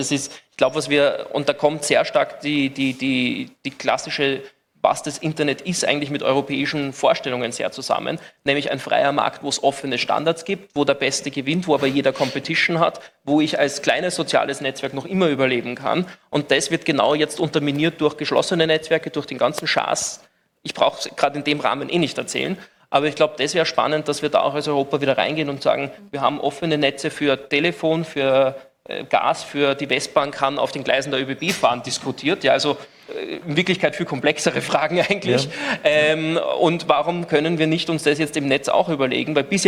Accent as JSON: {"language": "German", "country": "Austria", "said": "weil du bist als Österreicher im gleichen Bucket"}